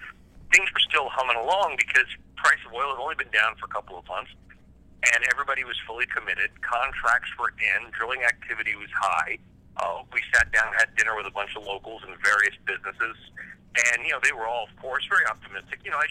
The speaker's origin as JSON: {"language": "English", "region": "California", "country": "United States", "tie": "born or raised there", "said": "I grew up in Southern California."}